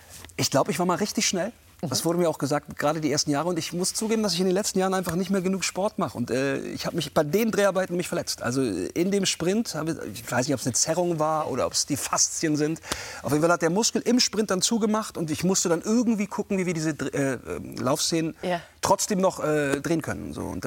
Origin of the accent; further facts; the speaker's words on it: Hamburg, Germany; ich komme aus Bramfeld, aber ich bin relativ früh, habe ich angefangen, meine Jugend eigentlich hauptsächlich in Steilshoop zu verbringen.